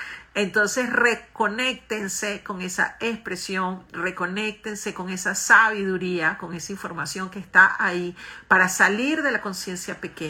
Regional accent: Venezuela; now in Colombia; Yo soy de Venezuela, tengo familia en España, así que qué bonito. Estoy ahora en Colombia.

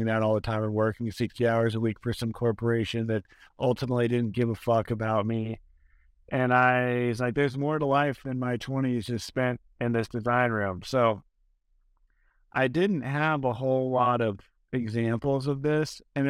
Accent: Portland, Oregon, United States; I grew up in and around Portland, Oregon. And as a kid, I spent a ton of time outside

